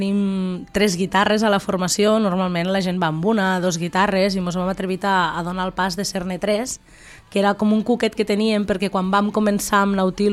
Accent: L'Ametlla de Mar, Catalonia, Spain; 8 som de la Cala

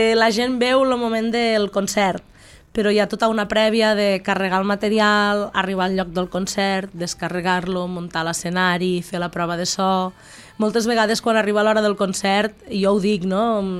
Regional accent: L'Ametlla de Mar, Catalonia, Spain; 8 som de la Cala

